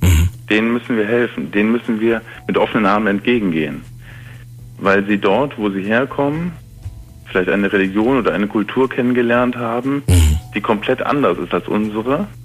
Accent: Wesseling, North Rhine-Westphalia, Germany; Ich komme hier aus Wesseling, das ist in der Nähe bei Köln, Bonn, Rheinland.

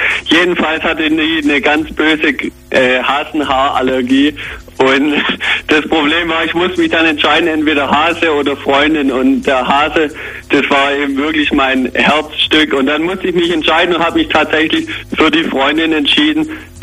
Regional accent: Schwieberdingen, Baden-Württemberg, Germany; Ich komme aus dem überschaulichen und schönen Schwieberding bei Ludwigsburg.

